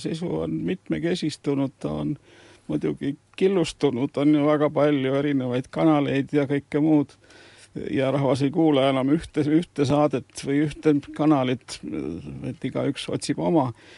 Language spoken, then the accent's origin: Estonian; Pärnu, Pärnu County, Estonia; moved away as an adult; now in Tartu, Estonia; Ja Pärnu, kust ma pärit olen, 21. aastat ma olin Pärnus. Pärnu on nagu natuke liiga väike ja vaikne.